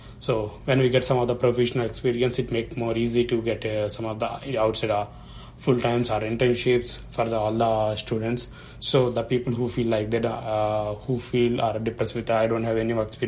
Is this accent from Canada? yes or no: no; India; English is a second language; now in United States; I'm an international student. I am from India.